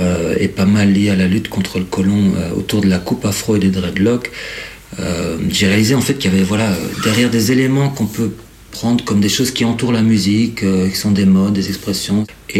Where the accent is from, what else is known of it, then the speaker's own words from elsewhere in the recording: Brussels, Belgium; Donc moi, je suis bruxellois, belge